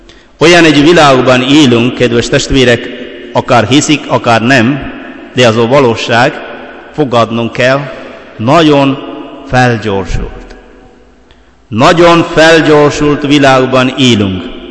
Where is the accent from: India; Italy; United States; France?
India; Kerala; Hungarian is a second language; now in Hungary; Dél-Indiából származom, India elég nagy ország, teljesen Dél-Indiából, úgy hívják az államot, Kerala